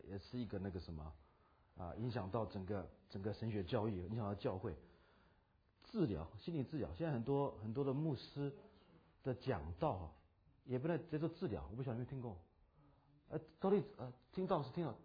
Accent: United States; 我在美国长大哈，我听了很多在美国长大，美国读神学

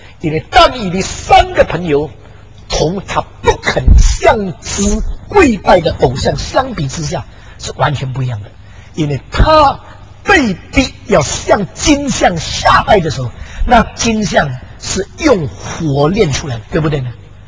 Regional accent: China; 他正代替我们中国人做了一个受苦得胜的一个榜样

